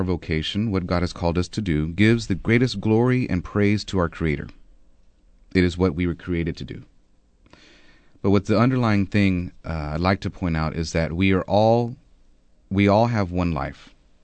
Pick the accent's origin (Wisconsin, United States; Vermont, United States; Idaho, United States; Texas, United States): Texas, United States; Corpus Christi; Sure. Well, I was born and raised here in Corpus Christi.